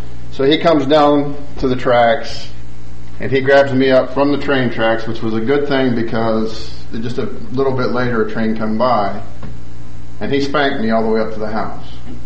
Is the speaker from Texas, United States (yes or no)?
no; Payton City, West Virginia, United States; where we grew up in Payton City, West Virginia, there's a train tracks probably from here to the road in our backyard.